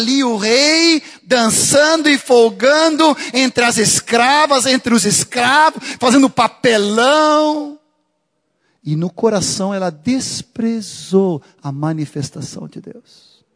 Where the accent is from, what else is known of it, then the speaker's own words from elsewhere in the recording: Sweden; Portuguese is a second language; primeiro lugar, porque eu sou sueco, eu não sei dançar.